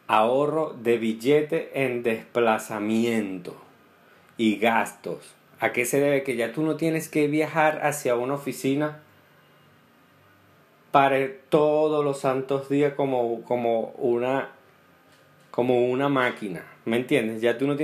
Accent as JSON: {"language": "Spanish", "country": "Venezuela", "moved": "as an adult", "lives_now": "Colombia", "said": "Yo, cuando llegué a Colombia, porque yo soy, para los que no saben, soy venezolano, llegué a Colombia porque embaracé a una muchacha, entonces, ¿sabes? Sentido de la responsabilidad, me tuve que venir con ella, echarle bola aquí en Colombia y aquí estamos"}